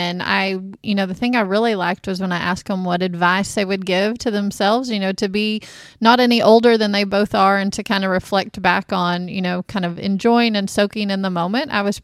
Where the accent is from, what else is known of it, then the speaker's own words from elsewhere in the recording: United States; But I think back, I grew up in Grady County, and we had a strong 4-H program there.